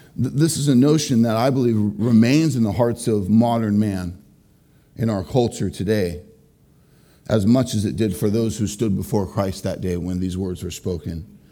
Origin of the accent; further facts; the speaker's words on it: United States; I'm an American, and our country is God's country.